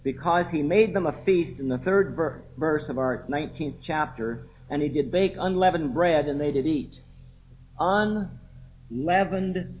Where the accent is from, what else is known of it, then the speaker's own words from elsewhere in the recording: Colorado, United States; I'm not from this county. I'm from Jefferson County in Colorado.